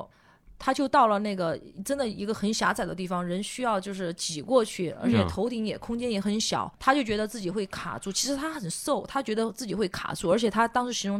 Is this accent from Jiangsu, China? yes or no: no; Chongqing, China; 我是重庆人，重庆没有海，有山，但是山呢又没有雪山，有洞很多